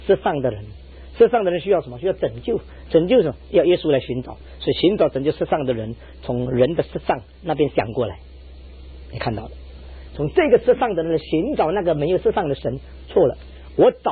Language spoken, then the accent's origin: Chinese; China